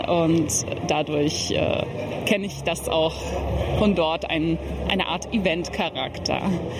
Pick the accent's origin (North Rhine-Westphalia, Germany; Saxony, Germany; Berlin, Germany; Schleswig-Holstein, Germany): Berlin, Germany; Und ich komme ja aus Berlin